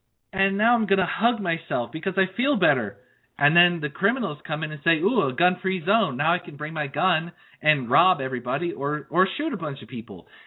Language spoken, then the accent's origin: English; New Jersey, United States; moved away as an adult; now in Virginia, United States; I live in Virginia. Now, I will admit I'm from New Jersey, but I developed some good sense and moved out of there as soon as I could. I haven't been back since.